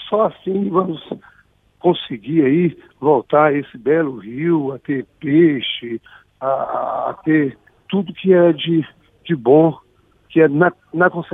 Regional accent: Tocantins, Brazil; Eu sou do estado de Tocantins.

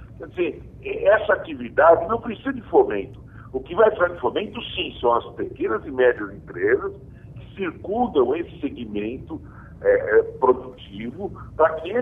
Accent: Brazil; Eu, como brasileiro e produtivista que sou

